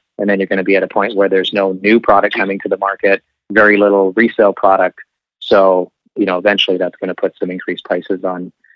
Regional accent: British Columbia, Canada

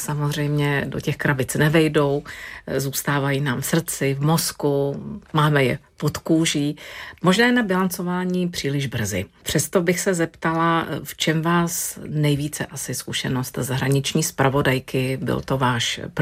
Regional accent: Prešov, Prešov Region, Slovakia; Já jsem teď tak trošku jako rodačka z Prešova ve střetu zájmu.

